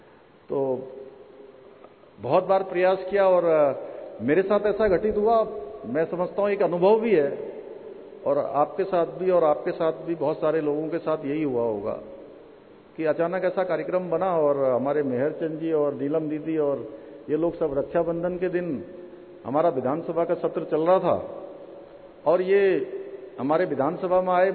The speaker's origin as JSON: {"language": "Hindi", "region": "Uttarakhand", "country": "India", "said": "मैं उत्तराखंड राज्य से आता हूं और उत्तराखंड राज्य जिसको देवों की भूमि कहा जाता है"}